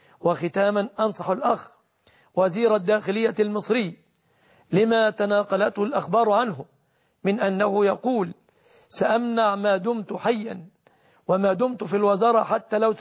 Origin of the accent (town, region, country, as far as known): Egypt